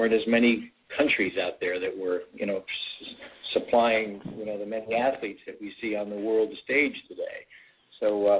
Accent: New England, United States; Basically, I grew up in the New England area and just played indoors, outdoors

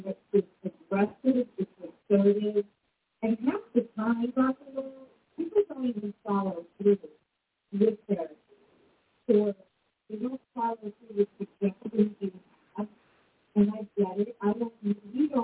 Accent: Cleveland, Ohio, United States; I mean, I'm from Cleveland. You know, I go home, everybody, who is open?

